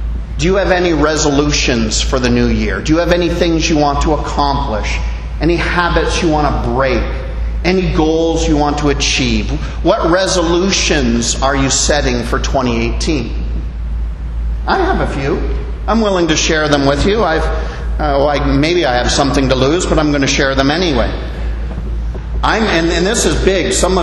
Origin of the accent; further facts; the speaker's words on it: Niagara Falls, Ontario, Canada; I was blessed to be born in Niagara Falls, Canada, in close proximity to that majestic natural wonder.